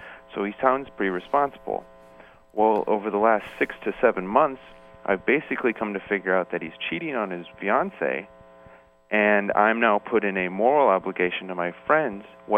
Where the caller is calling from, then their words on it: Seattle, Washington, United States; I'm calling from Seattle.